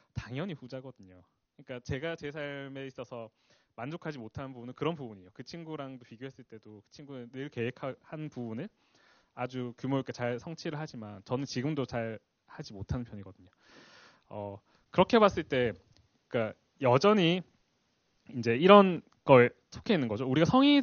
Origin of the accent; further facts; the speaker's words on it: Busan, South Korea; 제가 이제 부산에서 되게 저는 부산 출신인데 부산에서 되게 유명한 학원이 있었는데